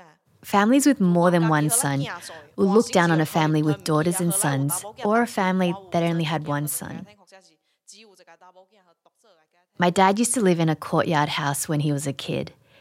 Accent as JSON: {"language": "English", "region": "Guangdong", "country": "China", "said": "I'm from Daejeon."}